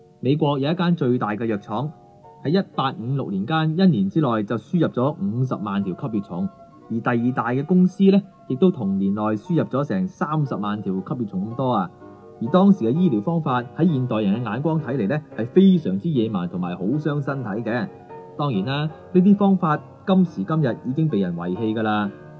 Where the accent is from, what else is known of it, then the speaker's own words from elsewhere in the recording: China; 同類相治咧，就係我哋中國人所講嘅以形補形、以毒攻毒